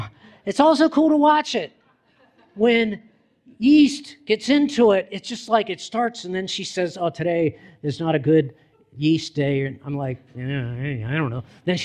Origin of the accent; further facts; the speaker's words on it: East Coast, United States; I like mustard, by the way. I grew up on the East Coast.